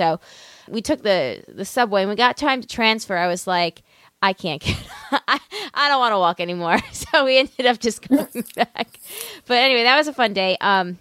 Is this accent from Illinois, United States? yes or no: no; Long Island, New York, United States; I grew up on Long Island, and I went to see the tree every year, and I love seeing that freaking tree.